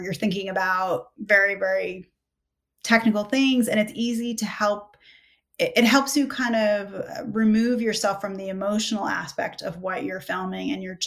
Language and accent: English; United States; you want to feel, I'm American, you know, I want to feel like this is a good country